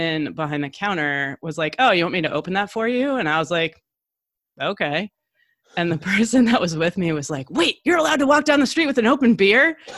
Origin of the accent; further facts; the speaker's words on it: Michigan, United States; And I'm originally from Michigan. So like nothing marine or coastal or, you know, tropical or anything like that.